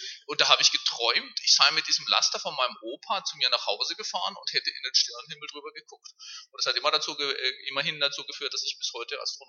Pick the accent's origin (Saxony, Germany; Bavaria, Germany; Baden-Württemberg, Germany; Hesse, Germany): Baden-Württemberg, Germany; Ja, ich stamme aus Südbaden und komme daher und fühle mich der Heimat auch immer noch verbunden.